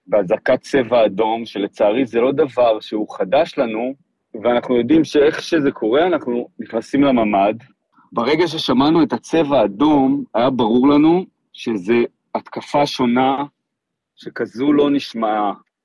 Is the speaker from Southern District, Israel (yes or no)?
yes; Kfar Aza, Southern District, Israel; אז אני בן קיבוץ כפר עזה, נולדתי וגדלתי בקיבוץ כפר עזה, אני מגדל שם את בנותיי, אנחנו משפחה של שישה אחים, אני מספר חמש. קיבוץ כפר עזה נמצא בצפון הנגב, זה מקום מדהים